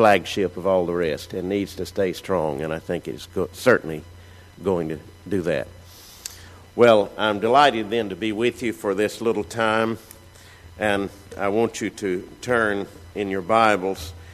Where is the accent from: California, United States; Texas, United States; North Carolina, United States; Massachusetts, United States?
North Carolina, United States; also born or lived in Jackson, Mississippi; when we left Jackson, Mississippi to go back to my home state of North Carolina, I certainly did leave a good part of my heart here. I was here 11 years on this campus